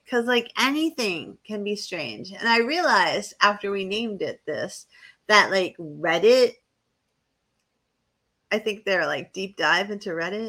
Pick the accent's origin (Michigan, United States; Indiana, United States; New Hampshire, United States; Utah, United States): New Hampshire, United States; But I'm from New Hampshire, and we don't have fans in our ceiling.